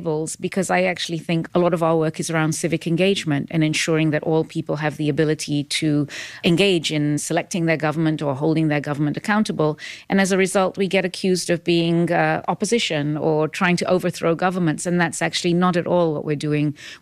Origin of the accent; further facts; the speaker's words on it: Kenya; So I grew up in Kenya under dictatorship.